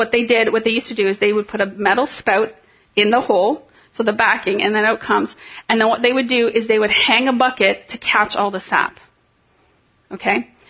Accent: Canada; now in United States; Now, in school, as a Canadian, every spring, that was our school trip.

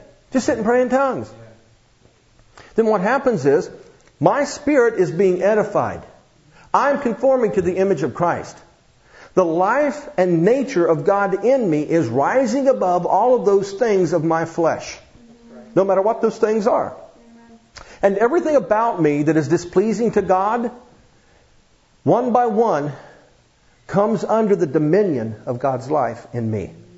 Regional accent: Ohio, United States; I'm from Ohio. I like to watch Ohio State University football on TV.

